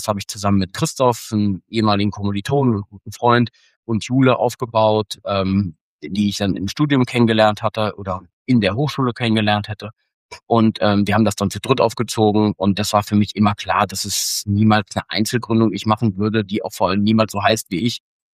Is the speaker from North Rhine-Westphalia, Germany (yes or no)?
yes; Bielefeld, North Rhine-Westphalia, Germany; in meine Heimat Bielefeld